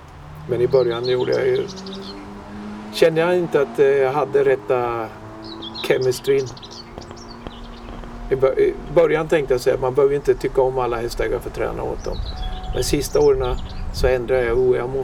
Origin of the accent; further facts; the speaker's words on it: Norrköping, Östergötland, Sweden; also born or lived in Lilla Ljunga; Jag är född i Norrköping och... Jag växte upp där och jag började faktiskt första klass i Norrköping och andra terminen så flyttade vi ut till en liten by som utanför Mantorp som hette Lilla Ljunga